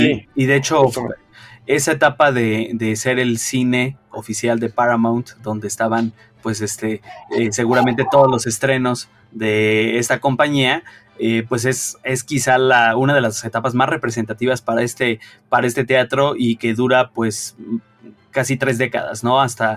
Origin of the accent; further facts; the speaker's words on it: Mexico; Yo como mexicano, teniendo tantas joyas arquitectónicas en México